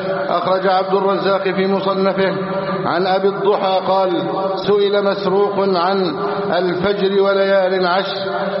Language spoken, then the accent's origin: Arabic; Egypt